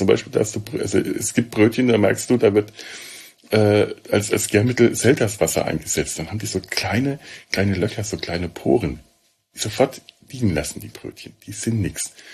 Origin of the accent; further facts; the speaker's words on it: Bavaria, Germany; wie man bei uns in Franken sagt.